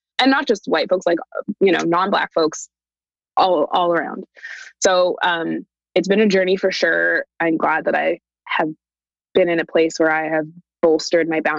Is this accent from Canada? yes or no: yes; Canada; So I'm Canadian, born and raised in Canada.